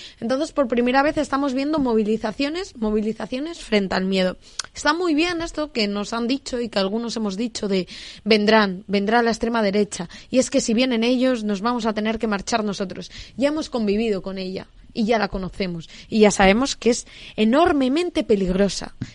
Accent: Castile and León, Spain; yo aquí barro para mi tierra, para Castilla y León

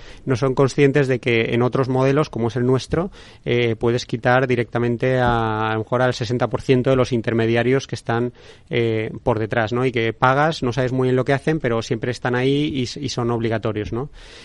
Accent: Spain; y eso que estoy en España, ¿no? Y soy español.

